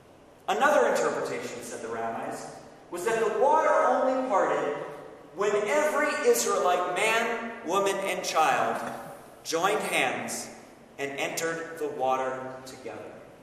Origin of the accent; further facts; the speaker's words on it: Manhattan, New York, United States; moved away as an adult; also born or lived in Boston; I grew up in Manhattan, and I spent the first 30 years of my life, and then I was exiled to Boston.